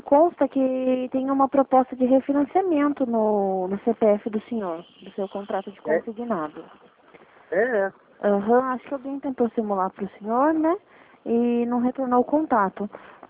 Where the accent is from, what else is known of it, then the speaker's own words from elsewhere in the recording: Itapetininga, São Paulo, Brazil; Eu sou de Itapetininga.